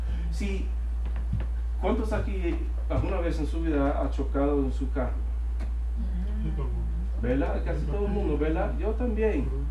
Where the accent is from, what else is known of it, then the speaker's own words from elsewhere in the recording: Long Island, New York, United States; born there; Spanish is a second language; yo nací aquí en los Estados Unidos, en Long Island, Nueva York, de cerca de la ciudad. Y hermanos, mi familia no son hispanos, no hablan, no de habla español, pero Dios me ha dado ese don de hablar parcialmente en el español.